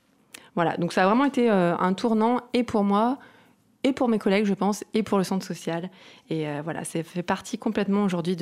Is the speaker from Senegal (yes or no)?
no; Auvergne-Rhône-Alpes, France; Je suis originaire des monts du Lyonnais et je suis revenue y vivre il y a quelques années.